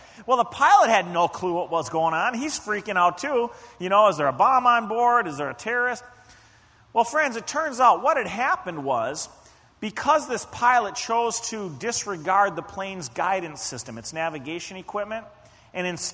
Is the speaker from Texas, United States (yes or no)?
no; Minneapolis, Minnesota, United States; took off from my hometown, Twin Cities, Minneapolis-St. Paul